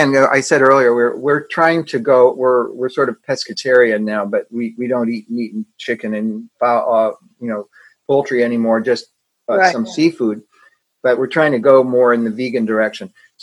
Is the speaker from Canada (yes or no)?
yes; Canada; when I was a child growing up in Canada